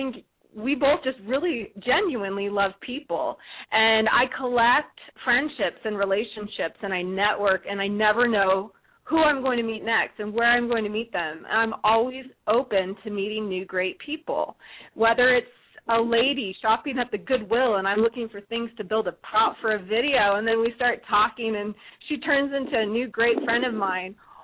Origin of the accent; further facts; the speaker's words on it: Oregon, United States; I'm second to the oldest, and I grew up in Oregon. So I'm really kind of a country girl